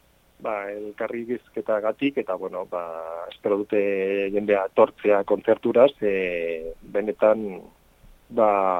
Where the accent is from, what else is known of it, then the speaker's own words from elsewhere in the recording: Zumaia, Basque Country, Spain; nire herriko organista batena, Beobide, bueno, zakit ezagutzen duzuen, baino Zumaian Beobide familia oso ezaguna da.